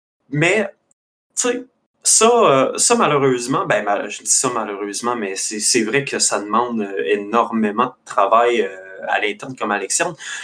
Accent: Quebec, Canada; je viens d'Outaouais

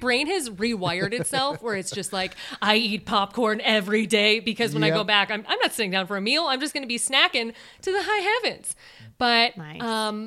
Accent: Chicago, Illinois, United States; I come from Illinois, from Chicago. We eat a lot and I rep it.

